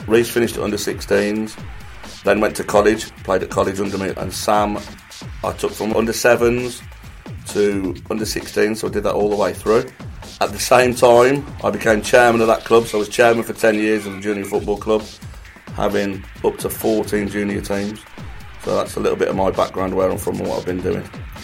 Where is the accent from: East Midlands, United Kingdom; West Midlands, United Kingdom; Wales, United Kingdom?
West Midlands, United Kingdom; I'm not from round here. I'm from Staffordshire.